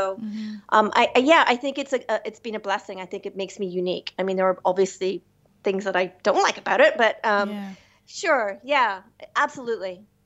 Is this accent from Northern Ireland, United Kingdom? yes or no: yes; Northern Ireland, United Kingdom; also born or lived in Hawaii; I know I've had a very unique experience growing up in Northern Ireland.